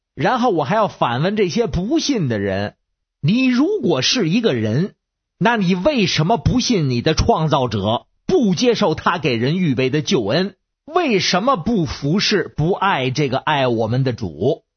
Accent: Beijing, China; 我是北京的

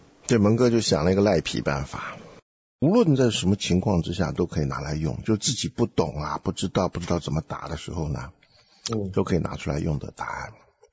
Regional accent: Taiwan; now in United States; 这美国的火车跟中国的火车不一样啊，我从台湾来，我第一次看见美国火车，那真的是大开眼界。我们在台湾，尤其台湾多山坡啊

